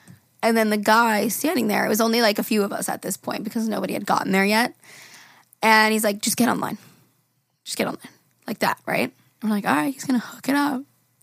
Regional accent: New York, United States; I'm like, I'm from Long Island.

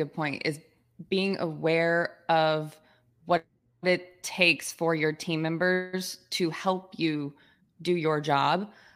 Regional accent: Georgia, United States; You know, I'm being from Georgia.

